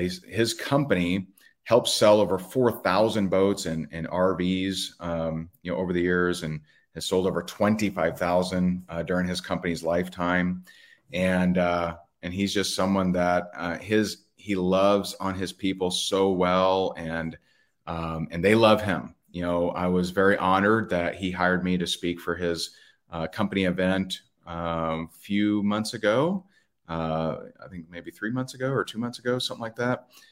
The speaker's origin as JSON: {"language": "English", "region": "Indiana", "country": "United States", "said": "And, you know, I'm from Indiana, and he knows that."}